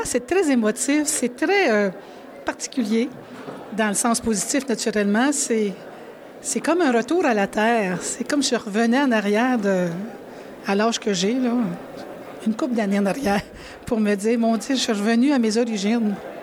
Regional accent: Frelighsburg, Quebec, Canada; Je suis native de Frolicsburg, un petit village, tout petit.

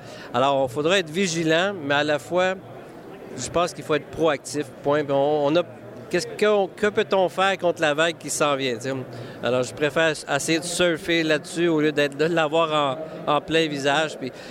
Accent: Quebec, Canada; hey, nous, on est du Québec. On est de chez nous.

